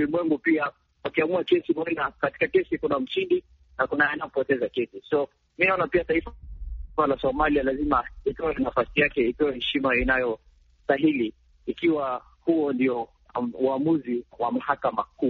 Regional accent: Kenya; mimi kama Mkenya

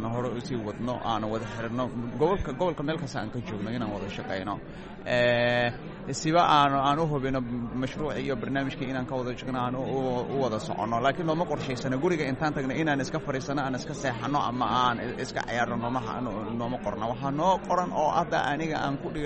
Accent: Somalia; waxaan ka socdaa koonfurta soomaaliya waxaan ka mid ahay afarta dhallinyaro oo soomaaliya ka socota

